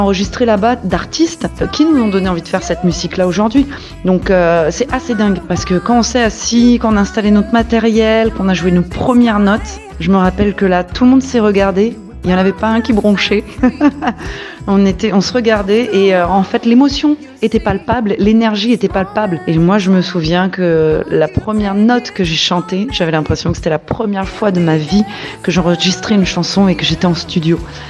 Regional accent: France; on est français, on va enregistrer dans ce studio mythique, on chante en anglais

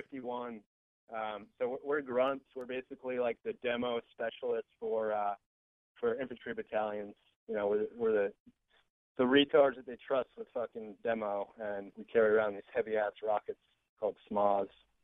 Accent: Nantucket, Massachusetts, United States; now in Boston, United States; Yeah, no, I'm from Nantucket. I was born and raised out there. I live in Boston now, but I grew up out on Nantucket.

